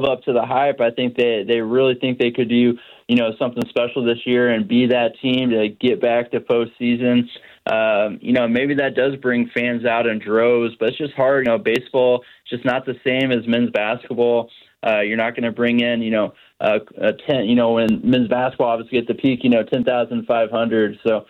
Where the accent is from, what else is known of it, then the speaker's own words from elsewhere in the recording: Wichita, Kansas, United States; Oh, man, I just, I grew up in Wichita.